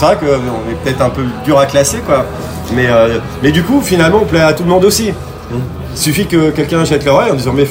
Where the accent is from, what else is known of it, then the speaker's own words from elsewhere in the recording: Île-de-France, France; De la banlieue, de l'Île-de-France, ouais. Enfin, Paris, banlieue.